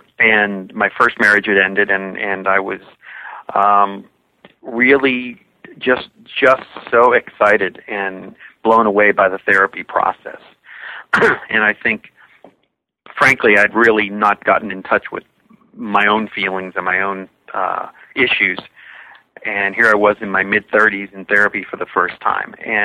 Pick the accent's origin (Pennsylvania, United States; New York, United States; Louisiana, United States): Pennsylvania, United States; Pittsburgh; I grew up in Pittsburgh, Pennsylvania.